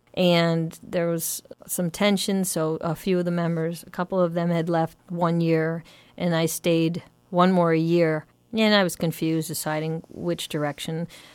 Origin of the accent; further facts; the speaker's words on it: Agawam, Massachusetts, United States; also born or lived in Springfield; I did. Well, I was born in Springfield, and when I was about 10, we moved to Agawam, where I'm happy to say I had a very happy childhood going to school there.